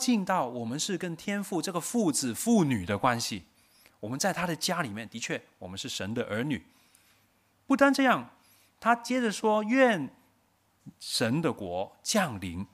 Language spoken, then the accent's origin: Chinese; Hong Kong; 你知道我们香港人 有一种的病叫做公主病还有王子病嘛？